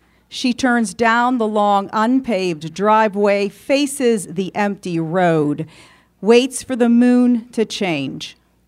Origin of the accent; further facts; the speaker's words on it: Italy; I come from Italy, in a village that I'm from.